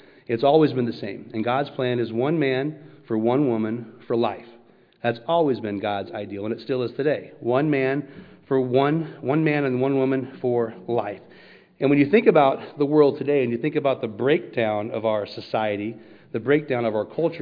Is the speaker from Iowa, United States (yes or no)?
yes; La Villa, Iowa, United States; I grew up in La Villa, Iowa, this safe little town where nobody locked their doors.